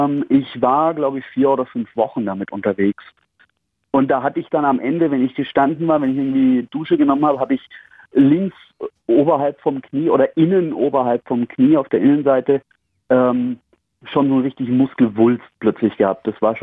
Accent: Germany; Und ich komme aus der Main-Gegend und wohne am Berg.

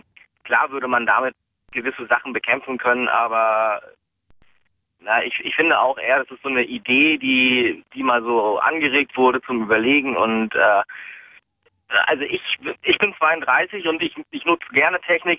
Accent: Mecklenburg-Vorpommern, Germany; Ich komme selber aus Mecklenburg-Vorpommern.

